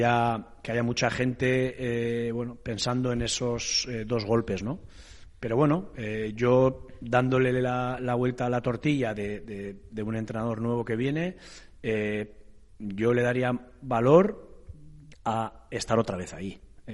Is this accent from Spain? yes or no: yes; Elgoibar, Basque Country, Spain; Sí, a ver, yo soy del Goibar, aquí al lado.